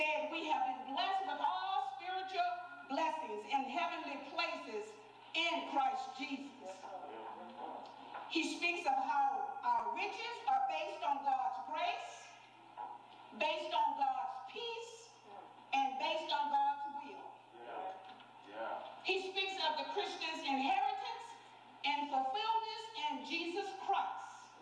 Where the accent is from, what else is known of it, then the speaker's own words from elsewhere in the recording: Alexandria, Louisiana, United States; Now, they may have had S&H Green Stamps here in Alexandria, but because I was raised up here in the Sonia Quarters, and all we had was love for one another, I wasn't familiar with S&H Green Stamps.